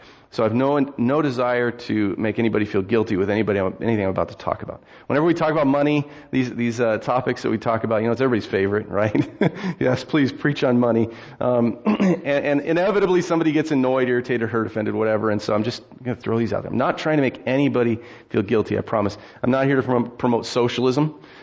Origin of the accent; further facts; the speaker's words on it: United States; And guess what I am? I'm American.